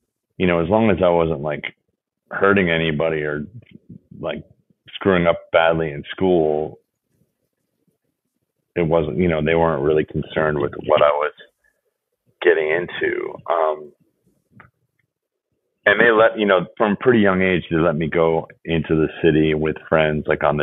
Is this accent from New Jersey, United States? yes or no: yes; New Jersey, United States; also born or lived in New York; Born in New York, raised in, let's see, upstate New York, like near Schenectady, then Yonkers, then northern New Jersey. And then, so I came of age in New Jersey, like 8 to 18. I lived there.